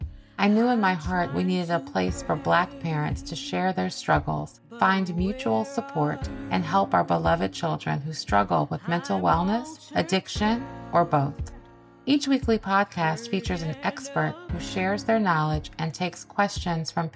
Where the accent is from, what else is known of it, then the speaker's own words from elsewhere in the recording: Cleveland, Ohio, United States; raising a son in Cleveland, my hometown.